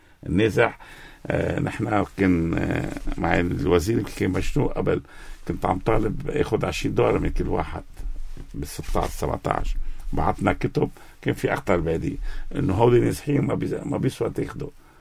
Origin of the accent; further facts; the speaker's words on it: Ghazir, Keserwan-Jbeil, Lebanon; أنا من غزير